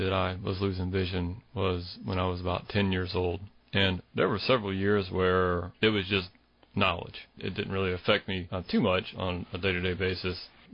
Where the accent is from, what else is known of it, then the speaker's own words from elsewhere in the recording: Cary, North Carolina, United States; I was raised in Cary, so I went through the Cary schools and Cary High School